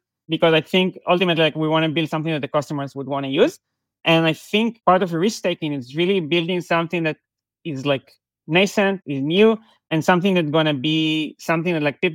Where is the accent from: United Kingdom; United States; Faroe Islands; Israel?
Israel; English is a second language; I think growing up in Israel